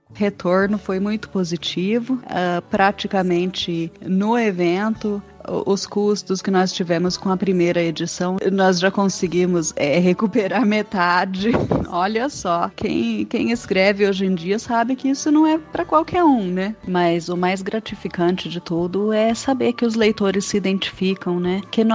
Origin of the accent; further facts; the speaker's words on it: São Paulo, Brazil; born there; now in São João da Boa Vista, Brazil; eu nasci em São Paulo, mas atualmente moro em São João da Boa Vista, que fica próximo à divisa com Minas Gerais, bem na Serra da Mantiqueira, né?